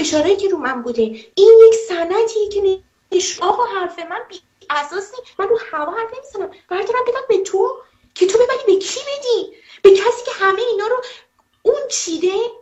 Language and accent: Persian; Iran; من یه ایرانیم، یه زنم